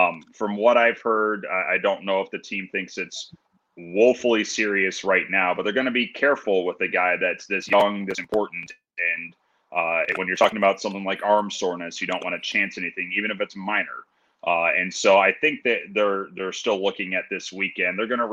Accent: Illinois, United States; Well, I'm from Illinois, and I ate crawfish last weekend.

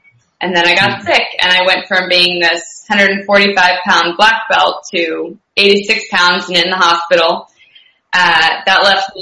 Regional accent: Seattle, Washington, United States; I told you I was originally from Seattle. And then when I was in school in Seattle, I did an internship in Orlando, Florida.

